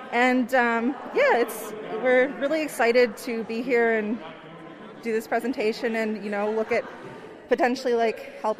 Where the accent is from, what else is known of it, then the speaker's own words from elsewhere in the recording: New Brunswick, Canada; I'm from St. Mary's First Nations.